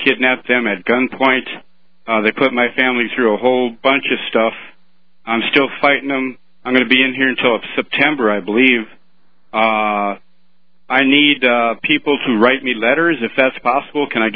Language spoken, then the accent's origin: English; Minnesota, United States; I was arrested here in Minnesota in my home state.